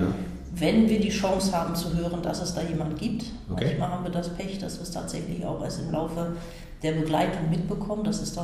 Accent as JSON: {"language": "German", "town": "Bergkamen", "region": "North Rhine-Westphalia", "country": "Germany", "said": "ich komme aus Bergkamen, arbeite dort im Bestattungshaus Schäfer-Kretschmer, arbeite als Bestatterin und als Trauerbegleiterin"}